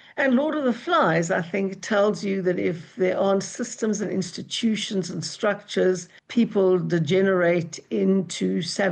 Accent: Johannesburg, Gauteng, South Africa; And so I come from Joburg. I love Joburg. I've got family in Joburg.

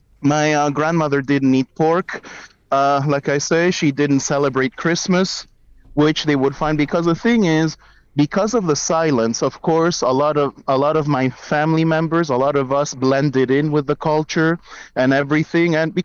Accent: Canada; also born or lived in Dominican Republic; our parents brought us here and we grew up here. So I wouldn't tell you what it's like growing up in Dominican Republic as I grew up here in Canada.

